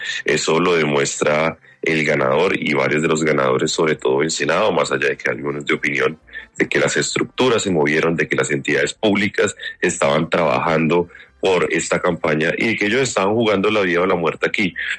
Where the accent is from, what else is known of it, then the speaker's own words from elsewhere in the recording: Colombia; Aquí nosotros como colombianos